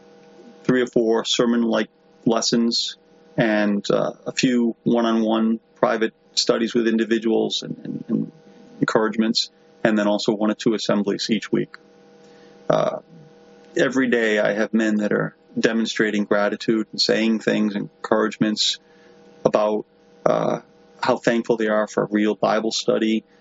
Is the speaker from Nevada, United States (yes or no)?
no; Rhode Island, United States; I'm an evangelist working in the prisons in North Central Florida. I grew up in Rhode Island. I had no religious background.